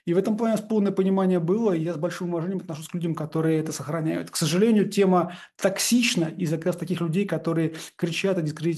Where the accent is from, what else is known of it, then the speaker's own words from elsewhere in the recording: Saint Petersburg, Russia; я коренной петербуржец